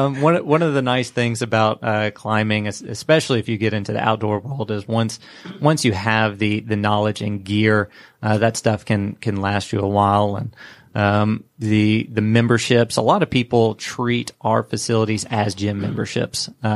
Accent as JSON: {"language": "English", "town": "Atlanta", "region": "Georgia", "country": "United States", "tie": "born or raised there", "said": "We're both born and raised in Atlanta, and so we wanted to kind of bring home, something that could better and strengthen and grow the climbing community"}